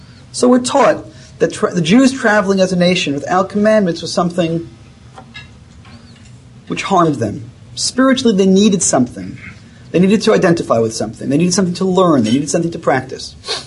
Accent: Brooklyn, New York, United States; I grew up in New York, in an area in New York called Brooklyn. The particular neighborhood is known as Bensonhurst.

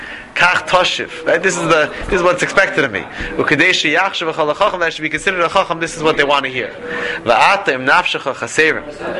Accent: Philadelphia, Pennsylvania, United States; I was in the YU library today and I saw a guy I grew up with in Philadelphia.

